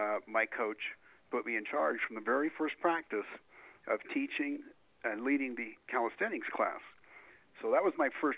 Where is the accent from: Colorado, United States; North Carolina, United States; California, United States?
Colorado, United States; Golden; Yeah, so we grew up real humble in Golden, Colorado.